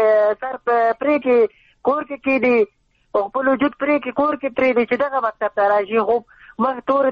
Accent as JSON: {"language": "Pashto", "country": "Afghanistan", "said": "موږ افغانان یو ډېر درانه خلک سو"}